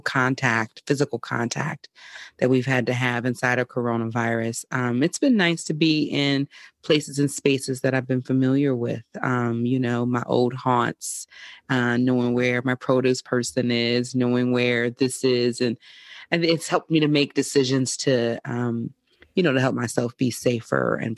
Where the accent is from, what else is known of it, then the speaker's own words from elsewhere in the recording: Mobile, Alabama, United States; hosting a fantastic group of people in my hometown of Mobile, Alabama. And thought I was going to get myself back to California